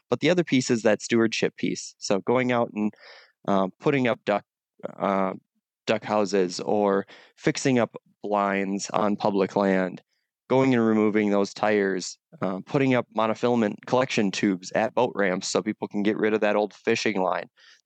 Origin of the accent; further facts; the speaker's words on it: Minnesota, United States; I grew up in East Central Minnesota, and for me, the wild places were actually up in the Iron Range.